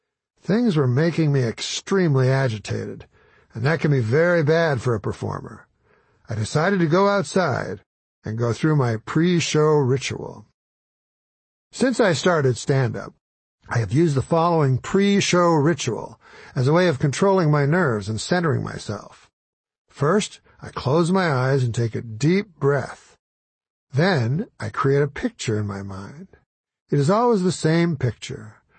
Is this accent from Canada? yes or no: yes; Canada; I was one of them, but only technically, because I was from Canada.